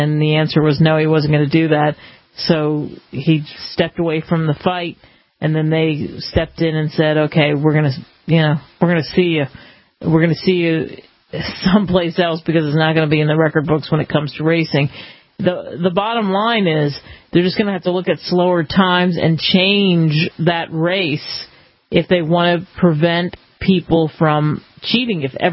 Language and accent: English; East Coast, United States; Growing up in the East Coast, I know what it's like to, all too well, to go through those situations